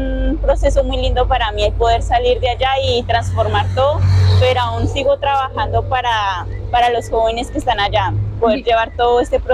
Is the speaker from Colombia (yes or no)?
yes; La Carpa, Guaviare, Colombia; Yo soy de La Carpa, Guaviare, del Guayavero. Viví un tiempo muy largo allá.